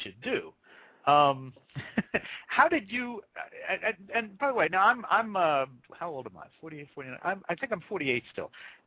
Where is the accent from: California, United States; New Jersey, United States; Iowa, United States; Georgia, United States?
New Jersey, United States; Maple Mead Elementary School, an old brick two-story schoolhouse in my hometown in New Jersey